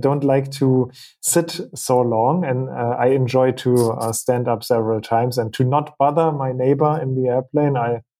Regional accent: Berlin, Germany; English is a second language; I'm from Berlin.

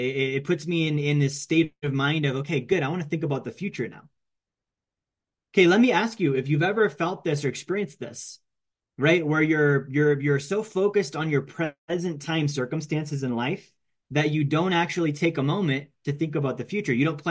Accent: Alaska, United States; also born or lived in Minnesota; I grew up in Alaska, right? So I didn't leave Alaska once I moved there. I didn't leave Alaska for a very long time. I lived there for like 20 years.

